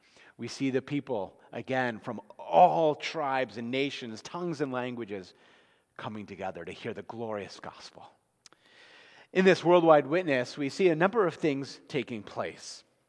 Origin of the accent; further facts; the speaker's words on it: New Jersey, United States; I grew up in New Jersey. Maybe you hear that sometimes. But when I hear somebody from the East Coast, especially from the Northeast, I kind of feel at home.